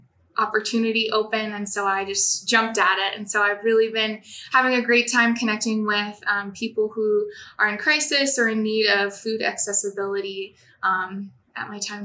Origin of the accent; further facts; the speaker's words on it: Chicago, Illinois, United States; I'm originally from Chicago and I had graduated in May of 2021 with a communication degree.